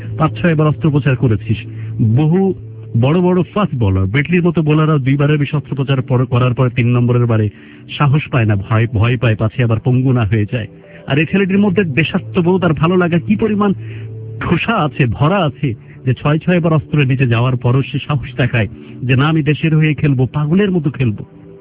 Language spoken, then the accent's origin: Bangla; Bangladesh; Straight ওয়েতে আমি বলতে পারি যে আমি বাংলাদেশি, বাংলাদেশ এইরকম একটি দেশ।